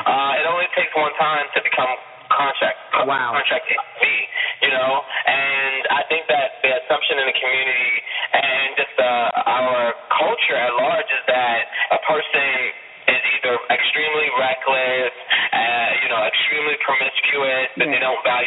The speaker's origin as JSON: {"language": "English", "country": "United States", "said": "I'm an American, but like, you know, I have a different experience as would another American."}